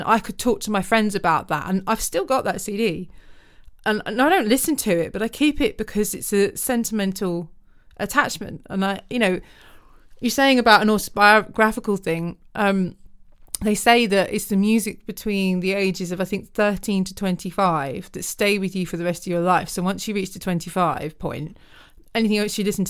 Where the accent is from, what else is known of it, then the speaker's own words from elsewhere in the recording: Woking, South East England, United Kingdom; I remember walking to town to go to Virgin Megastore, because I'm from Woking.